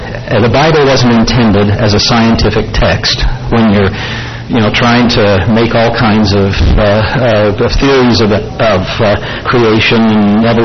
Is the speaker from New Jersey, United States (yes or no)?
no; New York, United States; I didn't know I did know some people, but I didn't know very many. I was from New York, and I was wondering whether I should join a fraternity.